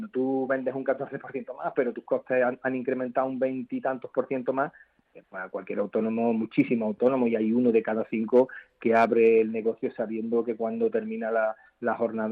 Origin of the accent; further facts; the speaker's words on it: Andalusia, Spain; comunidades autónomas como la mía, Andalucía, yo soy andaluz